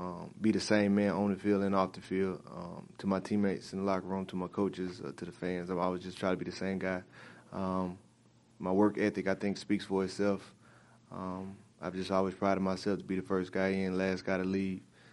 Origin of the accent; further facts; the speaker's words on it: Mississippi, United States; I'm from Mississippi, so just a couple hours away, to be back close to my family